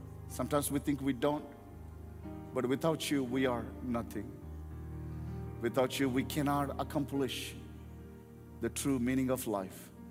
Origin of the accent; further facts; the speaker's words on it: India; now in United States; We grew up in India. India is a noisy country. And especially my house was right next to one of the highways.